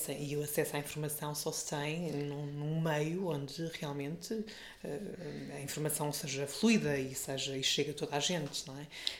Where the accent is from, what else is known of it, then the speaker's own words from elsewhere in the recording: Tondela, Viseu, Portugal; na geografia onde nasci e onde cresci. Tondela é uma cidadezinha pequena. Mais pequena era quando eu lá cresci, como é óbvio, não é? Ainda me lembro de Tondela ser uma vila. Passou a cidade, se era eu adolescente, mais ou menos.